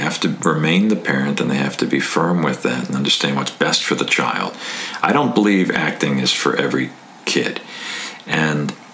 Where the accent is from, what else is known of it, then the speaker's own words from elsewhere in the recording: Florida, United States; Plus, I was growing up in Florida. I had an Italian immigrant father.